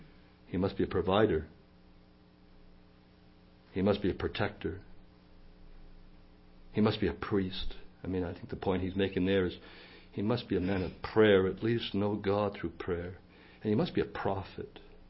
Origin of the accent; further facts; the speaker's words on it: Canada; now in United States; I remember the first time I came across the border from Canada to America